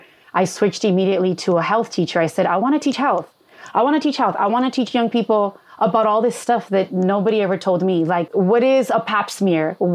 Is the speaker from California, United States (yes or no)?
yes; Los Angeles, California, United States; So, you know, I grew up in East LA and, you know, I was in high school, very into fitness.